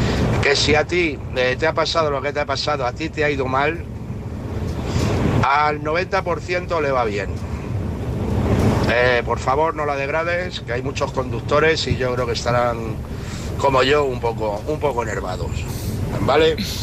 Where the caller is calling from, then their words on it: Toledo, Castilla-La Mancha, Spain; de Toledo.